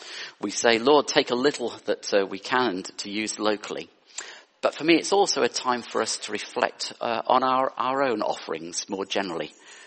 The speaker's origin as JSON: {"language": "English", "region": "North West England", "country": "United Kingdom", "tie": "born or raised there", "said": "I grew up in the Lake District"}